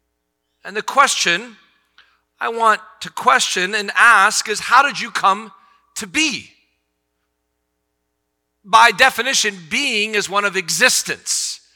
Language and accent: English; Stillwater, Minnesota, United States; accent: South Carolina; also born or lived in Columbia, South Carolina / Colorado Springs, Colorado / Augusta, Georgia; Before there, I used to live in Augusta, Georgia. And before there, from Stillwater, Minnesota, where I was born, where I come from. That's my origin. That's where I trace my roots back to.